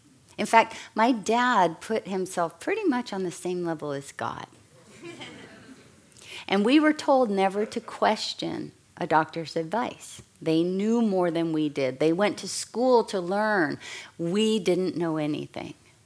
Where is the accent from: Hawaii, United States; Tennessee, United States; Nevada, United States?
Hawaii, United States; I said, well, you heard in the introduction I'm from Hawaii, and I'm fair.